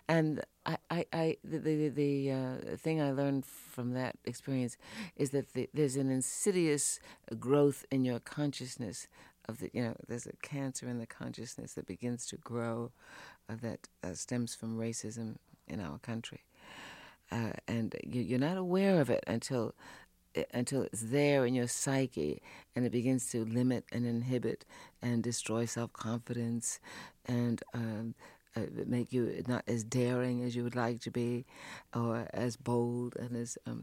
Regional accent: Harlem, New York, United States; we lived in a very rich community and Harlem, you know, I grew up in Harlem.

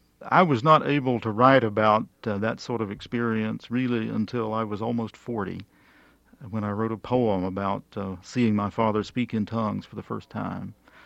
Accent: Green River, North Carolina, United States; I grew up in Green River in western North Carolina

